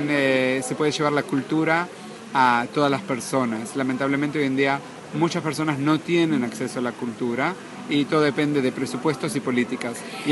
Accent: Buenos Aires, Argentina; accent: Buenos Aires; moved away as an adult; now in Israel; yo soy originario de la ciudad de Buenos Aires, como mi acento bien lo dice.

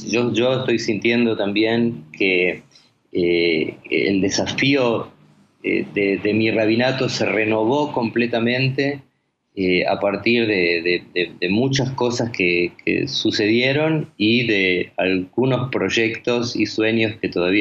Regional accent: Argentina; now in Costa Rica; Judy y yo estamos hace 2 años y medio, vinimos de la Argentina, como se puede escuchar por mi acento, y sí, estamos acá muy felices en este país de la pura vida.

